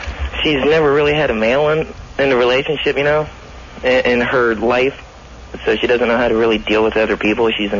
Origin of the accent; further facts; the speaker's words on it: Arizona, United States; No, I'm actually from Arizona, so I listened to you out in Tucson for a while.